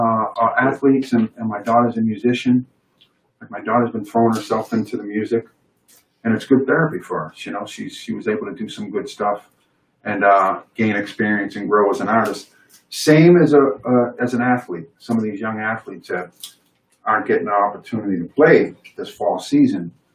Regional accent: Boston, Massachusetts, United States; Growing up in South Boston, I remember I was a kid and there were force busing deal and I got plucked out of one school to go to another school

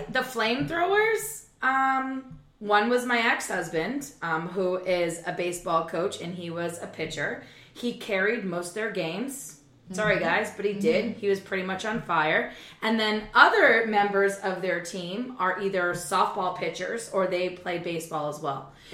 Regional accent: Canada; We're both from Canada, that's what we do.

